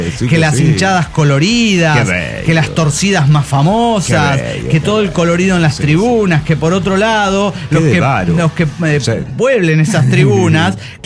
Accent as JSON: {"language": "Spanish", "town": "Cancún", "region": "Quintana Roo", "country": "Mexico", "said": "de Cancún, Quintana."}